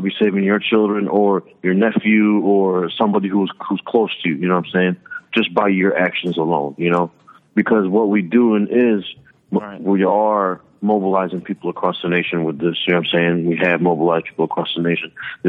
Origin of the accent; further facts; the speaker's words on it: Florissant, Missouri, United States; I grew up in Florissant, which is right next to Ferguson, where it was 95% white.